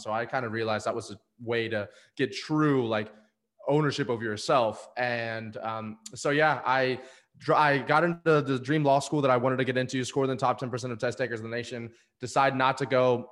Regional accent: Destin, Florida, United States; we talked about my hometown in Destin, Florida

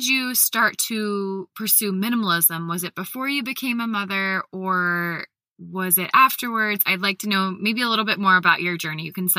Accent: Columbus, United States; We were just talking about how we're both from Columbus

